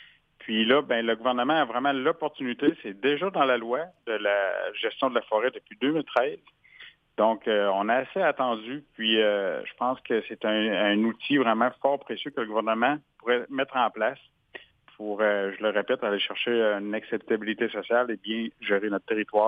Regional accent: Quebec, Canada; Chez nous, je viens de la Haute-Gaspésie, on a des parcs éoliens.

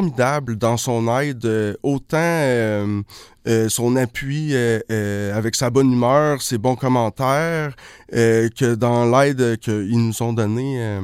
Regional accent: Montreal, Quebec, Canada; j'ai grandi à Montréal et j'ai tout le temps rêvé de rester en région.

